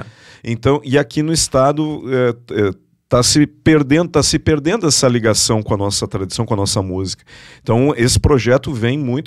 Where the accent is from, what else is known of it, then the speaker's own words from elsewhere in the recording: Rio Grande do Sul, Brazil; Porque como gaúcho de apartamento